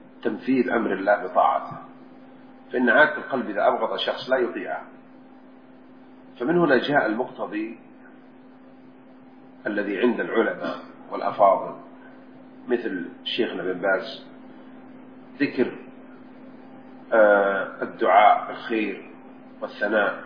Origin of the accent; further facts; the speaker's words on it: Jeddah, Makkah Province, Saudi Arabia; born there; وأنا ابن هذه البلد وقد ولدت في جدة